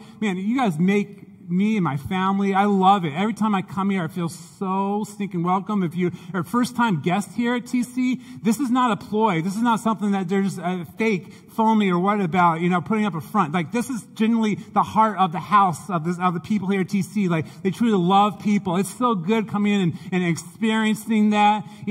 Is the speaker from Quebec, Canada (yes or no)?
yes; Montreal, Quebec, Canada; But so we grew up in Montreal, though, and our house, when we first moved into Montreal